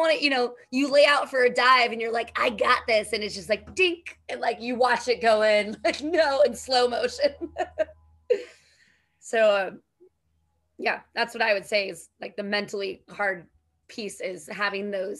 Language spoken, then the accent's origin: English; Mission Viejo, California, United States; so Bethany grew up in Mission Viejo, where I grew up in Mission Viejo.